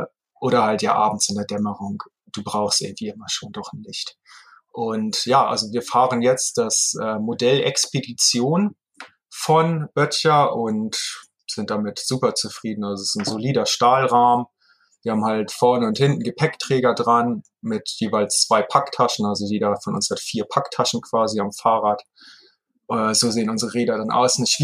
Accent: Heide, Schleswig-Holstein, Germany; born there; in meiner Geburtsstadt in Heide in Schleswig-Holstein

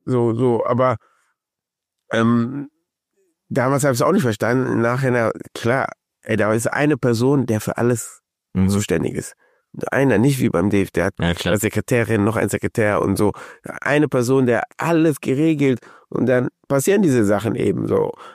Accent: Germany; ich komme aus Deutschland, ich kenne das so ein bisschen anders

